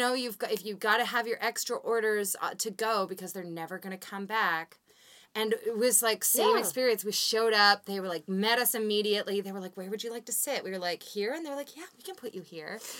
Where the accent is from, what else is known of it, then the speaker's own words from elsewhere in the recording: Vancouver, British Columbia, Canada; I grew up in Vancouver, right?